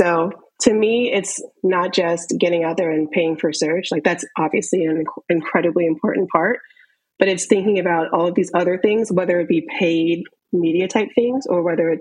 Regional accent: Florida, United States; We're from Florida, so we're pool girls.

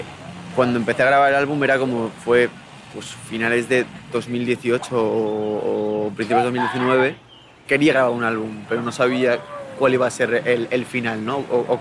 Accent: Benicàssim, Valencian Community, Spain; born there; Mira, yo nací en Benicàssim. Es un pueblo que está al norte de Valencia, que es un pueblo de playa, pero mi familia es toda aragonesa.

